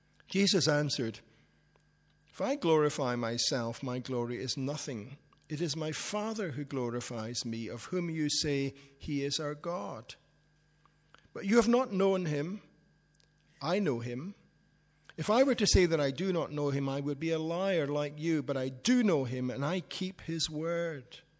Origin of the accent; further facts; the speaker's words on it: Scotland, United Kingdom; When I was a kid growing up in Scotland